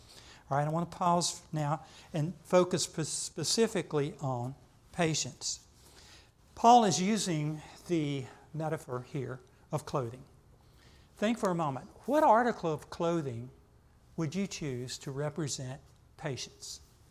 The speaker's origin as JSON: {"language": "English", "region": "North Carolina", "country": "United States", "said": "I know, I'm prejudiced, I'm from Carolina."}